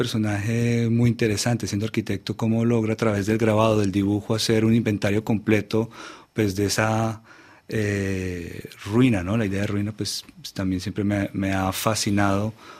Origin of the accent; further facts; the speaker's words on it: Colombia; yo como colombiano sí siento que sentí la importancia de descentralizarse como artista, ¿no? Y como ciudadano del centro del país, ¿no?